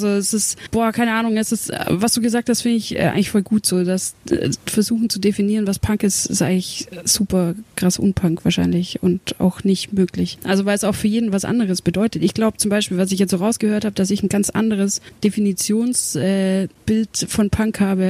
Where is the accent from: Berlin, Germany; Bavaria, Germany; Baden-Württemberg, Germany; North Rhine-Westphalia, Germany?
Bavaria, Germany; weil ich komme einfach aus dem Kaff aus Bayern und da gab's sowas überhaupt nicht halt, also nirgendwo